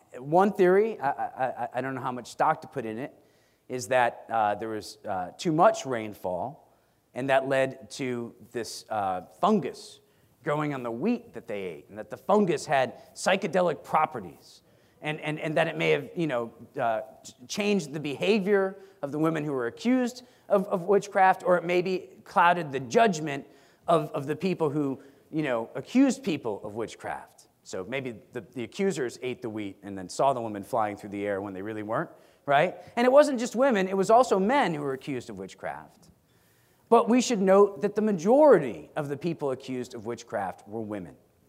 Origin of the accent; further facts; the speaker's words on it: Stratford, Connecticut, United States; My hometown of Stratford, Connecticut, burned its first witch in 1651, all right?